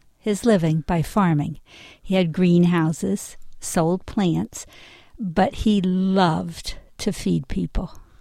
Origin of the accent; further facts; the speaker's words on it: Florida, United States; also born or lived in New Jersey; Then when I was almost right about 11, my parents moved to Florida and they took me with them. And then I was living in Florida until I went off to college.